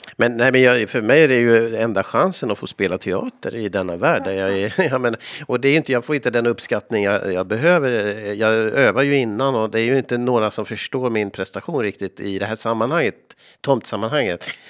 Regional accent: Sweden; Dessutom hör ju alla att jag är från Sverige

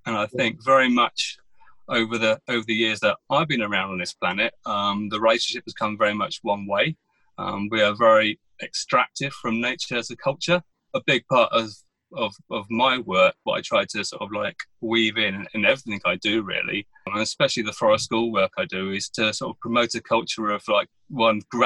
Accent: South East England, United Kingdom; I grew up in Berkshire, but in the Chiltern Hills. And we had a big, lovely woodland right on our back doorstep.

